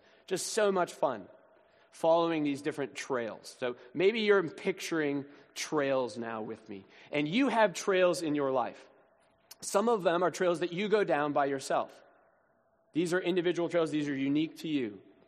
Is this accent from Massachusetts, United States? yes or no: yes; Massachusetts, United States; I grew up just outside of Boston in New England, and one of the things that I grew up loving to do was going for hikes.